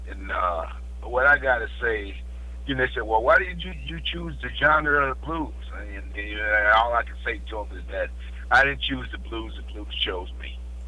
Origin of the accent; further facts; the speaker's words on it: Rochester, New York, United States; Rochester, New York.